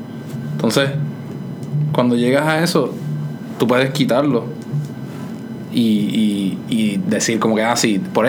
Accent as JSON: {"language": "Spanish", "country": "Venezuela", "tie": "born or raised there", "said": "En términos de lo que yo he visto en Venezuela, yo soy criado aquí. Pero obviamente soy venezolano"}